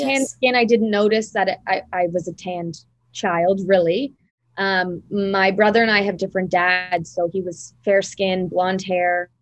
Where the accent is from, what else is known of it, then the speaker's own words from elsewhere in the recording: Oakville, Ontario, Canada; Obviously, growing up in Oakville, disconnected from my Indigenous side, from my father, from my family, my grandmother, I was completely disconnected from anything Indigenous. Obviously, it's a privileged white community, Oakville.